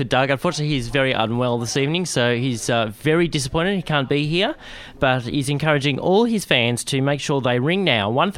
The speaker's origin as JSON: {"language": "English", "town": "Geelong", "region": "Victoria", "country": "Australia", "said": "I'm not a Melbourne boy. I'm from Geelong."}